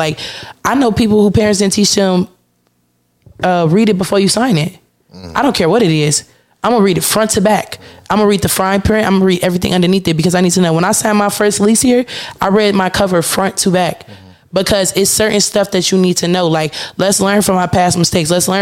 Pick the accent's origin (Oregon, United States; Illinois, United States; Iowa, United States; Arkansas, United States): Illinois, United States; Chicago; also born or lived in Dolton; I always say I grew up in Dalton. I grew up in Dalton, but I'm from Chicago because I always went to a CPS school. So I was in Chicago.